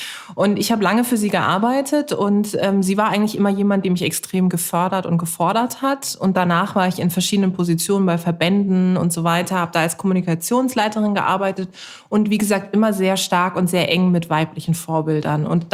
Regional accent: Karlsruhe, Baden-Württemberg, Germany; Ich bin in Karlsruhe geboren und aufgewachsen, meine Eltern sind da auch noch.

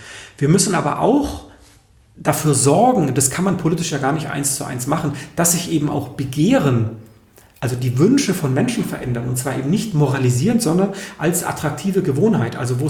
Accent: Mainau, Baden-Württemberg, Germany; born or raised there; now in Frankfurt am Main, Germany

